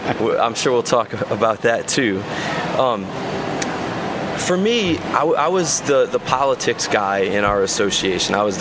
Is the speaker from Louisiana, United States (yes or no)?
yes; New Orleans, Louisiana, United States; But yeah, I moved there from New Orleans.